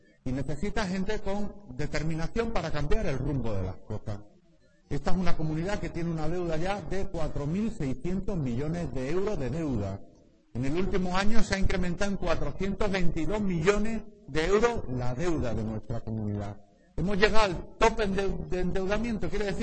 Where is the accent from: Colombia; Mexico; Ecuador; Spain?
Spain; Quintana, Extremadura; born there; now in Badajoz, Spain; muchas veces cuando me dicen, ¿de dónde eres? Bueno, ¿de dónde vivo? Vivo en Badajoz. ¿Dónde nací? Nací en Quintana. ¿De dónde es tu sangre? Mi sangre es de Guareña. Y se me nota.